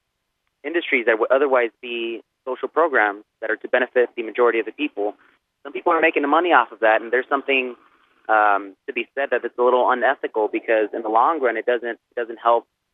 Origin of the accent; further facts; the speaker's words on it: San Diego, California, United States; first and foremost. I come from San Diego. I attend San Diego City Community College.